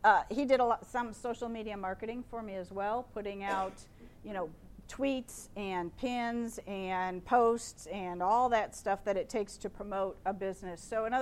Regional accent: Ohio, United States; Sorry, I'm from Ohio.

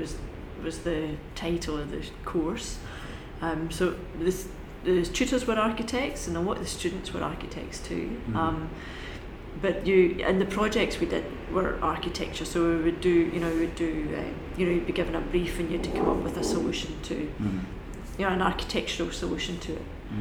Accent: Scotland, United Kingdom; I'm originally from Scotland. I had a very rural childhood in Scotland, very outdoorsy rural childhood in Scotland.

